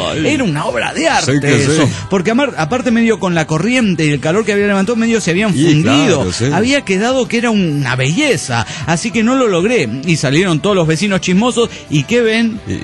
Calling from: Celaya, Guanajuato, Mexico; de Celaya, Guanajuato.

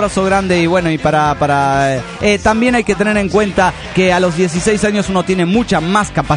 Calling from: Monterrey, Nuevo León, Mexico; de Monterrey, Nuevo León, México.

